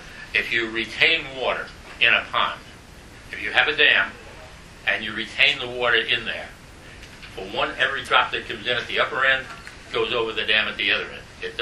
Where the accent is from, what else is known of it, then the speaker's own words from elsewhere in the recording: Yonkers, New York, United States; born there; I was born in Yonkers in 1919.